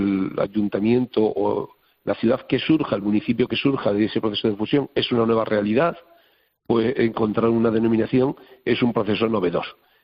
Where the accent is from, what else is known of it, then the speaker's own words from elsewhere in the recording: Extremadura, Spain; nosotros somos ciudadanos de Extremadura, de estos municipios, muchos de nosotros, y vivimos aquí